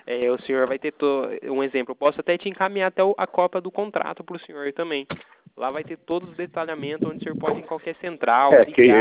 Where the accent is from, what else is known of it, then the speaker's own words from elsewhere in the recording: Itatiba, São Paulo, Brazil; eu sou daqui de Itatiba, entendeu? A gente é do interior de São Paulo